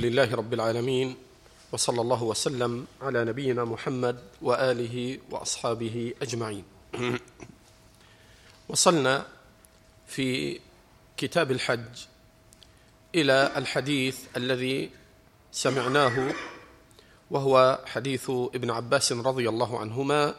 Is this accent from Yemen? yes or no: no; Egypt; إحنا عندنا في مصر بنقول الحمى